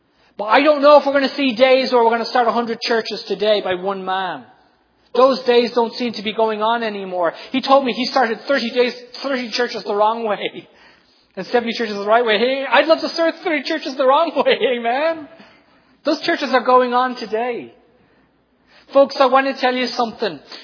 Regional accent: Dublin, Leinster, Ireland; Dublin. I'm a Dub. I love Dublin. I want to see all these people get saved. I thought, when I come home, I'm Irish.

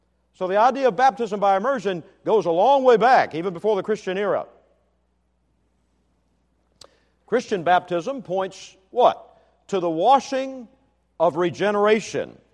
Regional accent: Netherlands; I'm from Holland originally. My name is Dutch. My ancestors came from the Netherlands.

